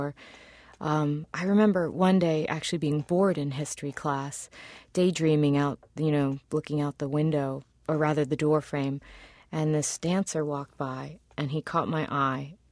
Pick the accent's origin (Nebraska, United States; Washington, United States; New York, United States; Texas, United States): New York, United States; Queens; I grew up in Queens. I grew up in Flushing, Queens. In the house my father grew up in.